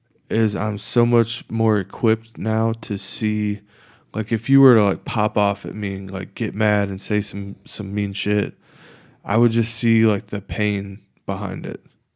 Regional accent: Jacksonville, Florida, United States; I'm from Jacksonville and like love surfing, and I miss going to the beach and I miss surfing at sunrise. That was my favorite time on the East Coast.

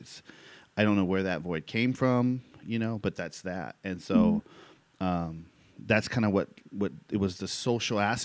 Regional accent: Bakersfield, California, United States; and I grew up in California also, mm-hmm. in Bakersfield.

